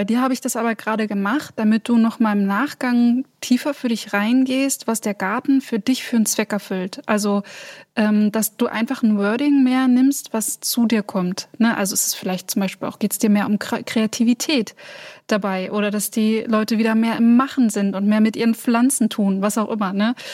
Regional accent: Berlin, Germany; Ich komme aus Berlin, ich bin Berlinerin

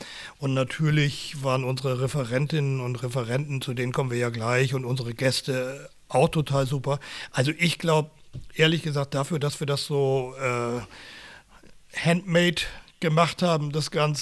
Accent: Berlin, Germany; als Berliner

